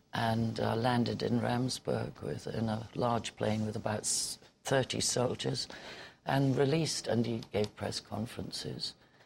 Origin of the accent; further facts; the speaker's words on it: United Kingdom; But what's alarming to me as a British citizen, and I know for sure to many American citizens